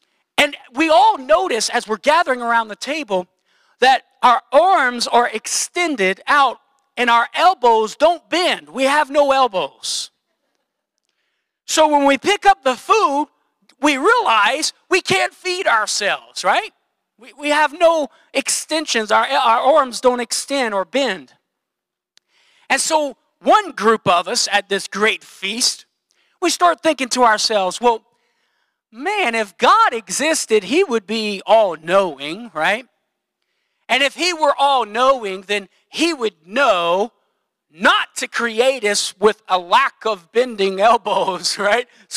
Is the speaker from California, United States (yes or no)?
no; Louisiana, United States; And as a Cajun, I would have been going out of my mind because I want that food.